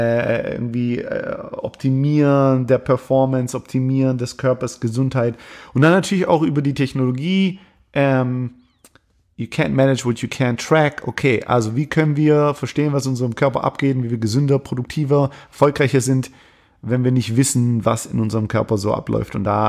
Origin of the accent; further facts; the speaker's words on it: Germany; wir denken als Europäer über, also als Deutsche über Amerika, als wäre es ein Land mit einer Kultur.